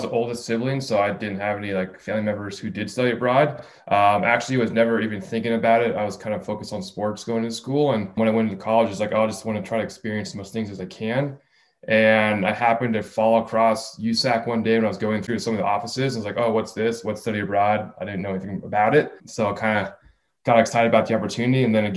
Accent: California, United States; now in Murphys, United States; I grew up in the Bay Area, actually coming up to Murphy's all the time growing up.

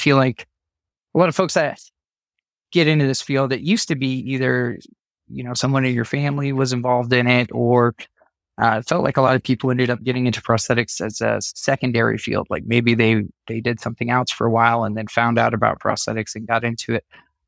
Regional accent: El Paso, Texas, United States; I grew up in El Paso, Texas, and I walked into the local prosthetic facility and said I wanted a job.

